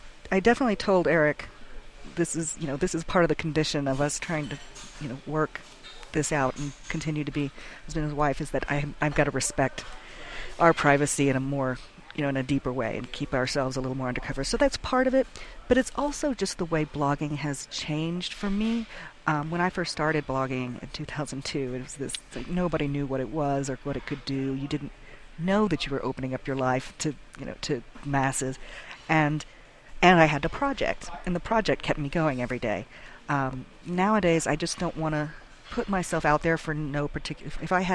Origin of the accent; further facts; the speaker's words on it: Texas, United States; we're both from Texas, and my husband especially, it's hard for him to eat vegetarian